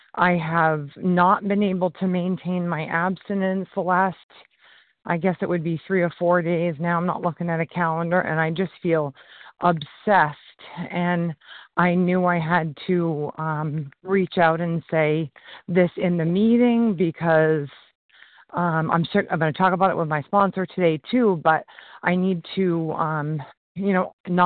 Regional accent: Maine, United States; I'm from Maine and very new to all of this.

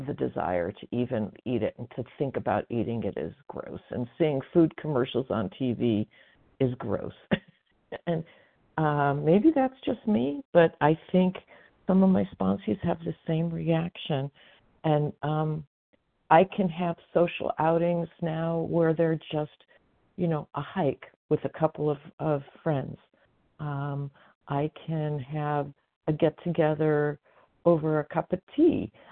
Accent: California, United States; I am from Northern California.

